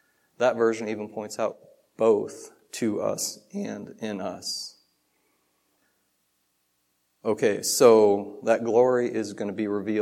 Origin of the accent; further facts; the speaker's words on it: Michigan, United States; And you guys know I grew up in Michigan, so it's a little bit colder up there than down here.